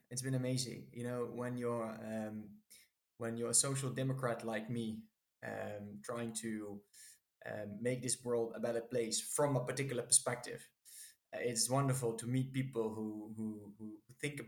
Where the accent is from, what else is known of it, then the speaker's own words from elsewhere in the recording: Wijchen, Gelderland, Netherlands; So I was born in Wijchen, which is a small town, really. I think it's a village formally, but I'd say it has the size of a town near Nijmegen. And that's where I grew up, in a middle-class family.